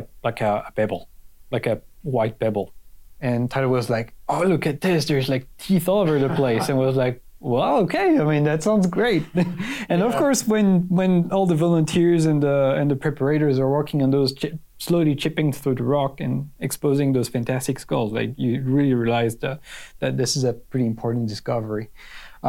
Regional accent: Paris, Île-de-France, France; now in United States; I grew up in Paris

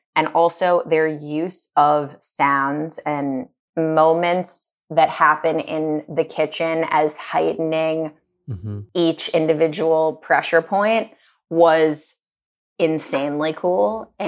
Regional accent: Chicago, Illinois, United States; I'm born and raised in Chicago. So it was just like a double whammy of like all these Chicago references, seeing it being filmed in my hometown

